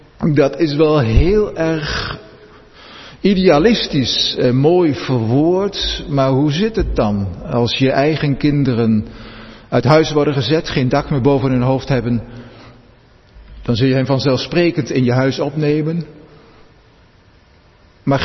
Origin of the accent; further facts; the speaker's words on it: Gelderland, Netherlands; Ik kom zelf uit de Gelderse Achterhoek, waar je vaak drie generatiegezinnen had van grootouders, ouders, kinderen die bij elkaar op een boerderij woonden.